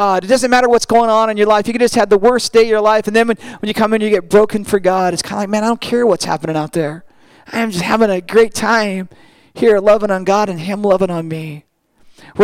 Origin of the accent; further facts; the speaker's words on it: Derby Acres, California, United States; When I was a kid growing up in Derby Acres